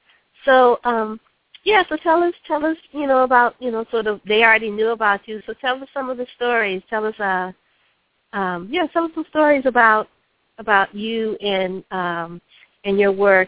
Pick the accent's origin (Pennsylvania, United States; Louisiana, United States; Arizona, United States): Louisiana, United States; New Orleans; because I'm also from New Orleans